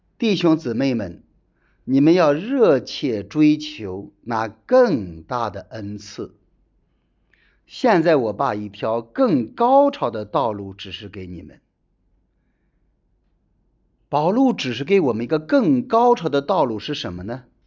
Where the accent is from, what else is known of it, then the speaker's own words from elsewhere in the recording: China; 你比如说，我们中国人特别喜欢强调爱